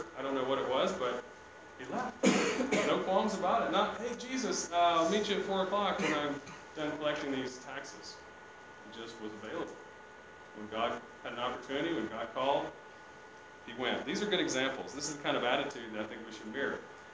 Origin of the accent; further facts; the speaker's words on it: Alabama, United States; I'm from Alabama. A lot of people where I'm from, small town, they still live there, you know?